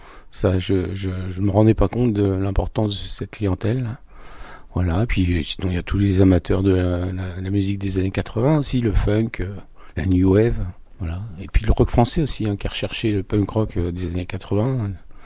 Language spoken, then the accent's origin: French; Normandy, France; j'ai passé 2 ans à Caen en tant qu'étudiant, où j'ai découvert la grande ville, puisque moi je viens de l'Orne